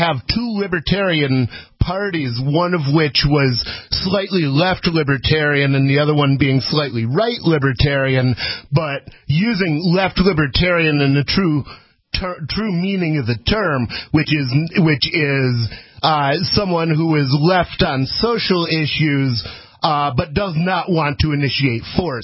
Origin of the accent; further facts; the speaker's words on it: Ann Arbor, Michigan, United States; because I grew up in Ann Arbor, Michigan.